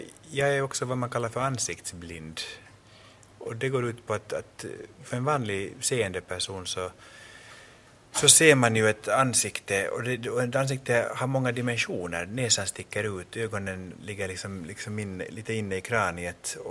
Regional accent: Finland; also born or lived in United States; Och sen flyttade vi till Finland och där finns det bara ortodoxa och lutheraner. Och min familj var lutheraner

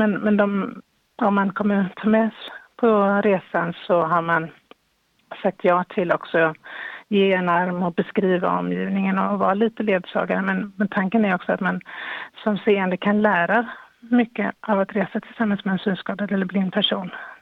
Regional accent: Gothenburg, Västra Götaland County, Sweden; moved away as an adult; now in Copenhagen, Denmark; jag bor i Köpenhamn sedan 20 år. Men eftersom jag kommer från Sverige, från Göteborg från början

